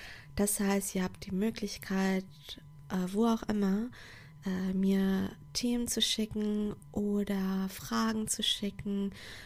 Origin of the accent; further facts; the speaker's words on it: Portugal; German is a second language; now in Germany; ich komme aus Portugal, aus einem Land, wo die Menschen die Sonne im Herzen tragen und ja, wo Zusammenhalt und Gastfreundschaft sehr groß geschrieben wird.